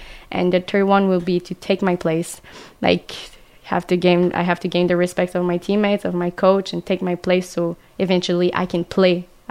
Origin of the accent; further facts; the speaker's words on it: Aylmer, Quebec, Canada; I grew up in a town. It's called Elmer. It's near Ottawa.